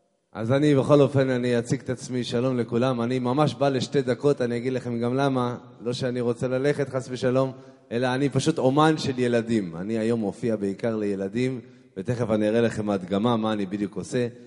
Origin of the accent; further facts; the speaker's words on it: Ramat HaSharon, Tel Aviv District, Israel; כמו שהוא אמר מקודם, אני מרמת השרון